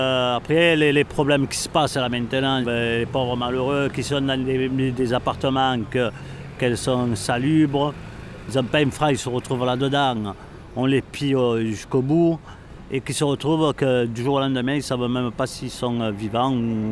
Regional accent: Marseille, Provence-Alpes-Côte d'Azur, France; Je suis né à La Cayolle. La Cayolle, c'est un endroit où, à l'époque, c'était les bidonvilles. Je suis resté là-bas, à La Cayolle, de 66, c'est-à-dire de ma naissance jusqu'à 73.

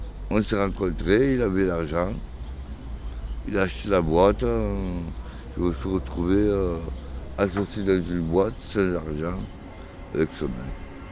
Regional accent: Marseille, Provence-Alpes-Côte d'Azur, France; je suis marseillais de base, 100% marseillais, mais je suis parti quasiment 20 ans à l'étranger. J'ai fait un peu le tour du monde. Et à un moment donné, là, Marseille m'a un peu manqué, je suis revenu.

